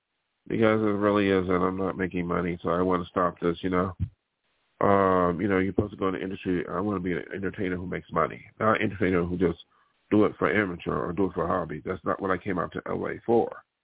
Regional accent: Buffalo, New York, United States; and then somebody said they came from Buffalo. You know what? My hometown.

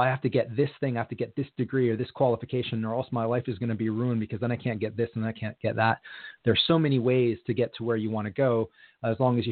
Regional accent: Canada; also born or lived in Argentina / Ann Arbor, Michigan, United States; I was born in Argentina, actually. And I first moved to the U.S. when I was four, lived in Ann Arbor, Michigan for 3 years, and then we moved to Canada, and I grew up in Canada.

